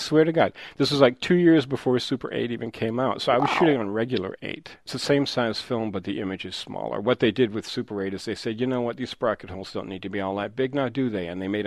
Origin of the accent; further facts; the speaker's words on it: New Hampshire, United States; Well, I'm from New Hampshire, where... where if people have any kind of foreign extraction at all, they can't pronounce their own names.